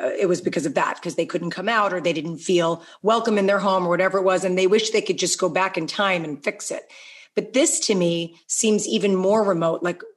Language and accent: English; New York, United States; you know, I'm from New York. My parents and my whole family was big school snobs.